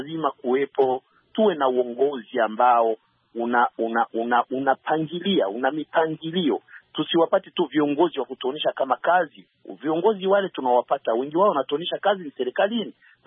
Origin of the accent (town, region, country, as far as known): Burundi